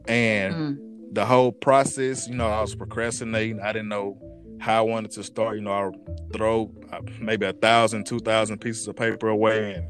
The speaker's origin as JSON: {"language": "English", "town": "Hernando", "region": "Mississippi", "country": "United States", "tie": "born or raised there", "said": "I will have the book release party January 25th in my hometown, Hernando, Mississippi."}